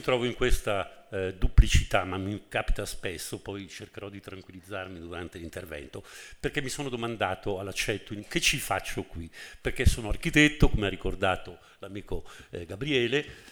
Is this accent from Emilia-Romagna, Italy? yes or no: no; Lombardy, Italy; moved away as an adult; now in Rome, Italy; io sono bresciano, della sponda bresciana del Lago di Garda. Nel 70, a 20 anni, mi trasferisco a Roma